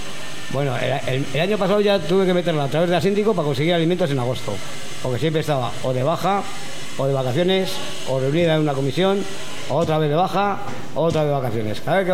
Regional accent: Vitoria-Gasteiz, Basque Country, Spain; Soy de Gasteiz y me costó Dios ayuda.

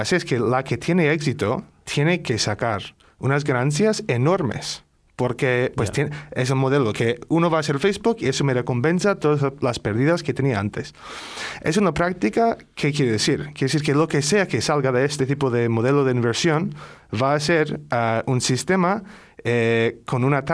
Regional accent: Seattle, Washington, United States; Spanish is a second language; now in Vitoria-Gasteiz, Spain; yo soy de Estados Unidos y he estado aquí ya en Gasteiz desde hace varios años

